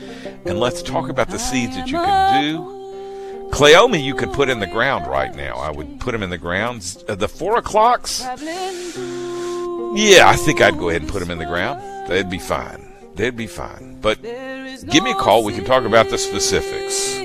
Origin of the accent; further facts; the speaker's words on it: Mississippi, United States; I'm from Mississippi, 20 miles from the Alabama state line, so you can't just, there ain't much difference between me and everybody else in Alabama.